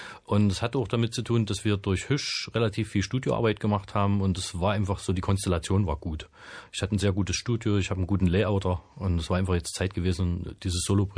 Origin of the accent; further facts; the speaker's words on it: Thuringia, Germany; Waldzither ist ein Instrument, das bei uns in Thüringen sicher noch eine Rolle spielt, aber als junger Mensch will man Gitarre spielen.